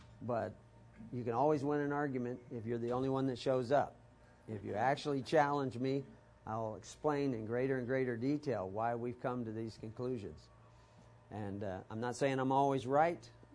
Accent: Texas, United States; born or raised there; also born or lived in Omaha

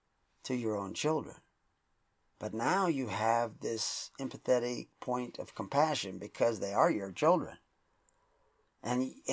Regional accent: the South, United States; That's a Southern expression. I grew up in the South

